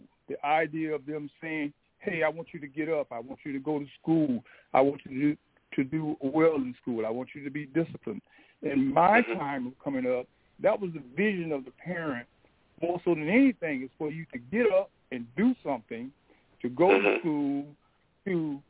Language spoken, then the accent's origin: English; St. Louis, Missouri, United States; I'm from St. Louis.